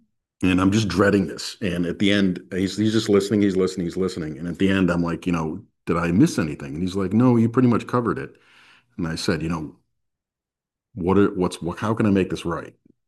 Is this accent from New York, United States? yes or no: yes; New York, United States; I grew up in New York